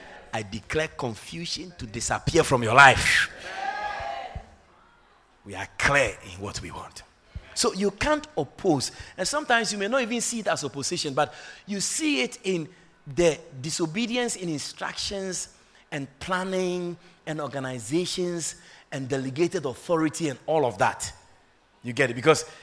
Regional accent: Ashanti, Ghana; I'm from the Ashanti tribe.

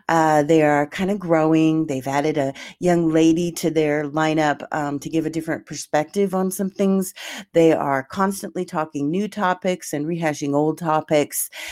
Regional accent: Portland, United States; It's from my hometown in Portland.

